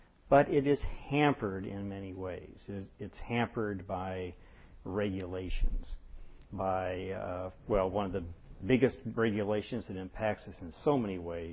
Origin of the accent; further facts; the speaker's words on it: Philadelphia, Pennsylvania, United States; In my hometown of Philadelphia, Pennsylvania, we now have a trans fat ban.